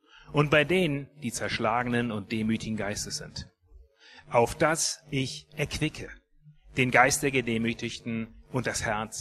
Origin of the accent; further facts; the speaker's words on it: Bielefeld, North Rhine-Westphalia, Germany; in Bielefeld gibt es sehr viele freie Gemeinden. Allein der Stadtteil Sennestadt, wo ich aufgewachsen bin, hat glaube ich 5.